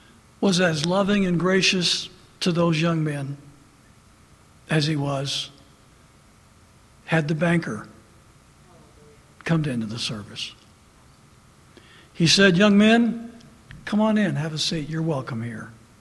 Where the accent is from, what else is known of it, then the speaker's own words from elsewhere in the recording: LaPorte, United States; I happened to be visiting in my hometown when we found out that another one of my mentors, Dr. Paul Vanneman, had passed away.